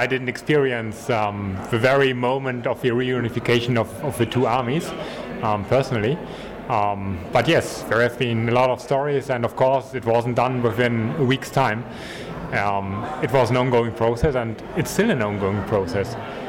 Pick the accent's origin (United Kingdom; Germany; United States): Germany; Aachen, North Rhine-Westphalia; English is a second language; originally I'm from Aachen, which is in the far west of Germany, in the area of Cologne. It's a really old city, going back to Charles, Charles the Great.